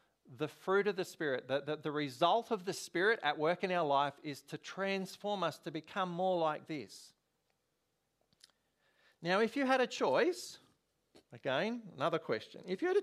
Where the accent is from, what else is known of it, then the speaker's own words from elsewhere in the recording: Queensland, Australia; We may have some people watching from my home state, Queensland.